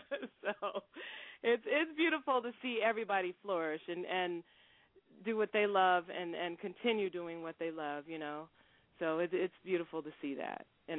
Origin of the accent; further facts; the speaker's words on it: New Mexico, United States; moved away; I'm from New Mexico, so we pretty much toured all over New Mexico, Arizona, that kind of thing. I decided that I wanted to take the move out to Los Angeles.